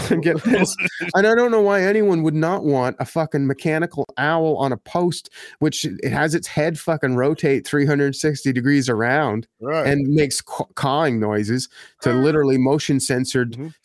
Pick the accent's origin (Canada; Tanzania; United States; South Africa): Canada; Ottawa, Ontario; Well, I grew up here, man. Mm-hmm. I grew up here in Ottawa.